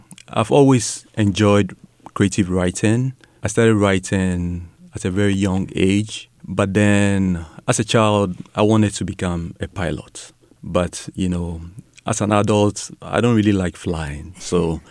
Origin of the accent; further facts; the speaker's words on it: Ghana; I'm originally from Ghana in West Africa